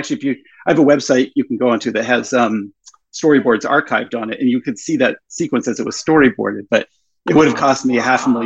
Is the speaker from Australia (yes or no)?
no; Toronto, Ontario, Canada; the building in Shivers looked like the apartment building I grew up in Toronto